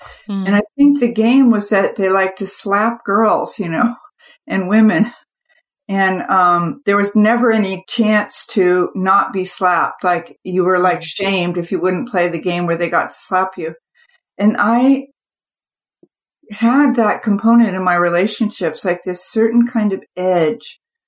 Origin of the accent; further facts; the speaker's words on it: California, United States; And, you know, my skin, I grew up in the California sun.